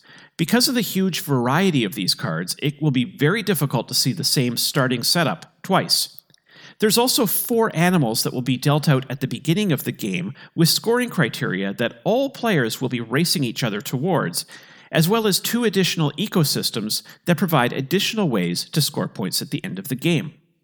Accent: Canada; As a Canadian, I love the fact that many of the ecosystems represented are from our country.

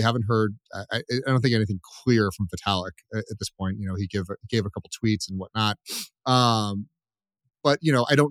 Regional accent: United States; I will tell you, from as being an American

